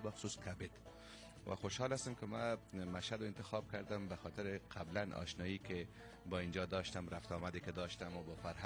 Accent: Kabul, Afghanistan; also born or lived in Pakistan / Herat; من اصالتا از کابل هستم، ولی دوره مدرسه مو تا صنف کلاس 12 پاکستان بودم، بعدش اومدم هرات و 7 سال دوره پزشکی مو دانشکده رو اونجا خوندم،

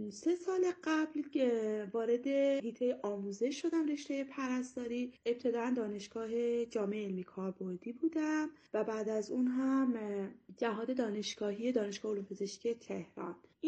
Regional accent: Iran; بنده متولد ایران هستم و اصالتاً از ولایت دایکندی کشور افغانستان و خانواده بعد از اینکه مهاجرت کردن سال 60 به ایران،

